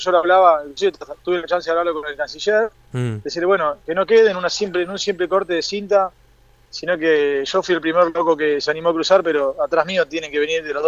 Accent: Argentina; now in Bangladesh

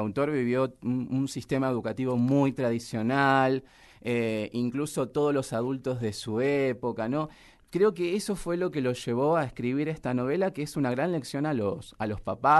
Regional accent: Rosario, Santa Fe, Argentina; yo soy de Rosario

